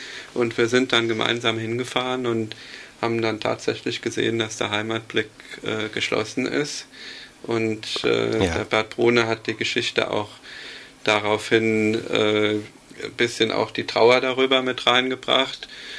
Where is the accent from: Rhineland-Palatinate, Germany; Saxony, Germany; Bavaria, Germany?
Rhineland-Palatinate, Germany; Mainz; born there; also born or lived in Cologne, Germany; ich bin 44 Jahre alt, in Mainz geboren